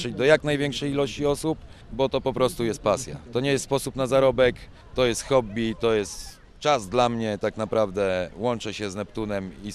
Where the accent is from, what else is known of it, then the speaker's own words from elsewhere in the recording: Warmian-Masurian Voivodeship, Poland; Jak już się przeprowadziłem, bo jestem chłopakiem z Mazur, przeprowadziłem się tutaj nad morze